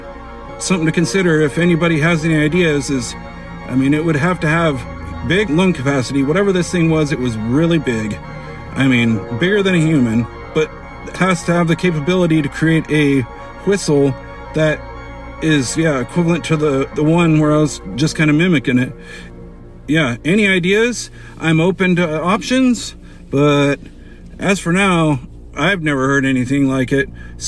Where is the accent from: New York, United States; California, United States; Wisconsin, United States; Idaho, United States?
Idaho, United States; I'm from Idaho, but this story is from Canyonlands National Park Needles District.